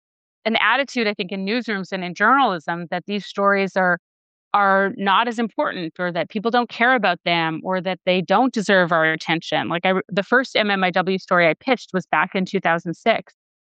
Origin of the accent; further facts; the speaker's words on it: Saskatchewan, Canada; I was a young Indigenous woman growing up in Saskatchewan